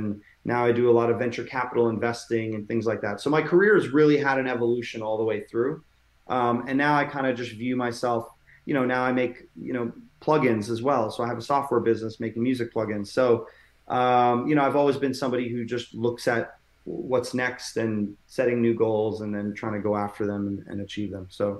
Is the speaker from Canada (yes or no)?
yes; Canada; now in New York, United States; I'm a Canadian. I've moved to New York. I'm on a temporary visa.